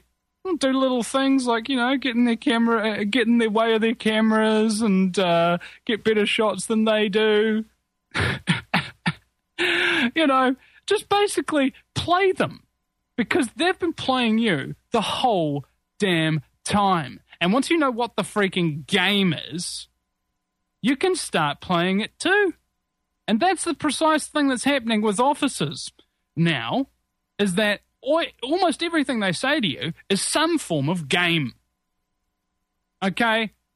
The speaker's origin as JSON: {"language": "English", "region": "Auckland", "country": "New Zealand", "tie": "born or raised there", "said": "but it will make its first appearance in Auckland, my hometown"}